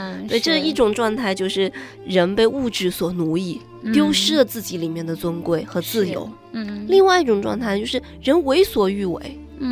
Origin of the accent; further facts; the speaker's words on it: China; 我们中国人有句话说人是万物之灵